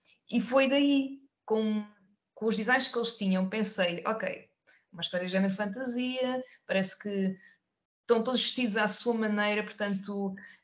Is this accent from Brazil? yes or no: no; Portugal; Estamos em Portugal, somos portugueses.